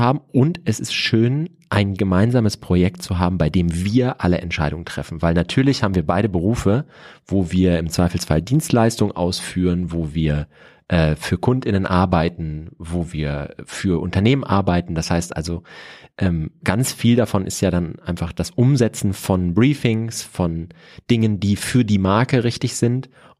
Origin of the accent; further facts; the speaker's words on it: Cologne, North Rhine-Westphalia, Germany; now in Munich, Germany; Also ich komme ja aus dem Vorort von Köln, bin auf dem Land aufgewachsen.